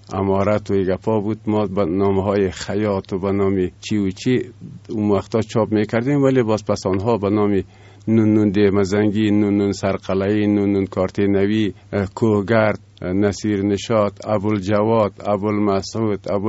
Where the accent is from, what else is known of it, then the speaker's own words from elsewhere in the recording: Panjshir, Afghanistan; born there; also born or lived in Kabul; در خانواده روشن فکری با دنیا آمدیم. زادگاه اصلی ما ولایت پنجشیر است ولی زیستگاه ما بیش از 50 سال می شهر کابل است